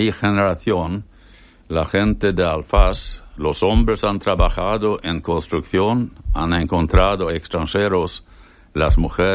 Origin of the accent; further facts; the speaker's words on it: Sweden; Y somos pocos suecos